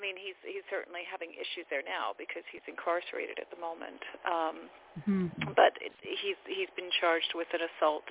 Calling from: Abbotsford, British Columbia, Canada; I'm calling from Abbotsford in British Columbia.

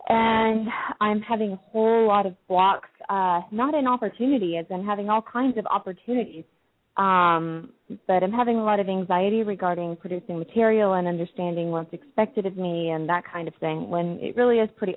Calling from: Dallas, Texas, United States

